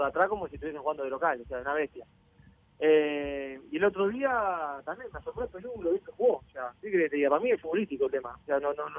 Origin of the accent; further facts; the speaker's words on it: Uruguay; como uruguayo me encanta